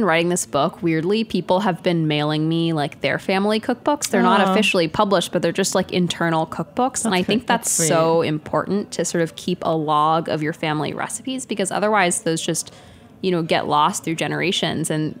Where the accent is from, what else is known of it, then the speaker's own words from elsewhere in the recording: Texas, United States; didn't think about the fact that I was from Texas and that I could make political change.